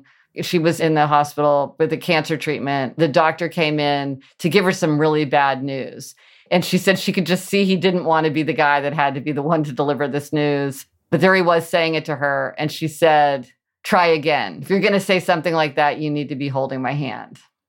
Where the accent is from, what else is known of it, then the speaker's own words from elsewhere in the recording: Midwest, United States; because I grew up in the Midwest and like I almost never touched my parents or my sister.